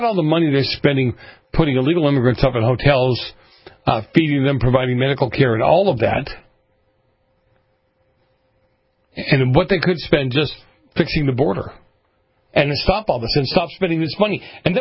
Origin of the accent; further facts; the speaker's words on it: New England, United States; You know, I grew up in New England. Kind of hard for a girl to sit in the cold and the snow when she had to pee.